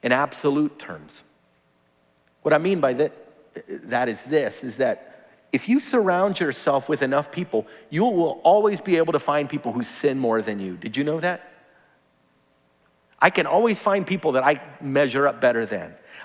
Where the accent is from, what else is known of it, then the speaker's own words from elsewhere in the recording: the South, United States; I'm from the South, and so one of the best compliments you can ever give somebody is to say, boy, you were raised right.